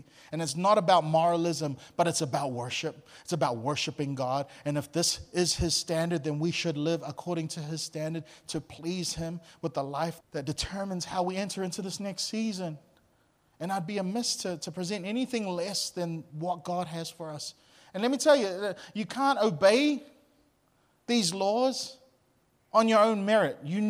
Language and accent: English; New Zealand; now in Australia; Look, I grew up in New Zealand. We grew up, like, yeah, we'll fight together in a war.